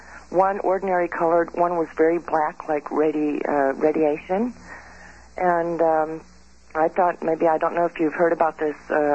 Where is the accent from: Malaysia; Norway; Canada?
Norway; now in Tucson, United States; from Norway, and I am in Tucson.